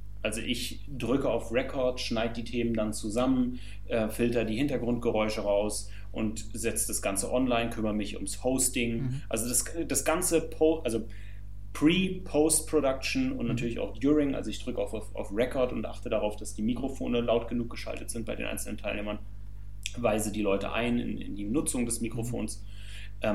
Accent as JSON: {"language": "German", "region": "Berlin", "country": "Germany", "said": "Nein, ich bin Berliner. Ich bin Charlottenburger."}